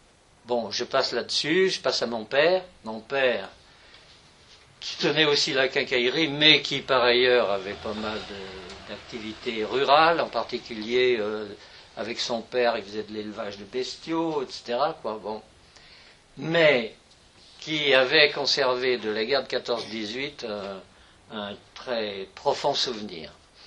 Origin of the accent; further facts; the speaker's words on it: Villars-les-Dombes, Auvergne-Rhône-Alpes, France; Je suis originaire de la Dombe, un petit village de la Dombe, puis ensuite j'ai passé ma jeunesse dans un village un peu plus gros qui s'appelle Villars-les-Dombes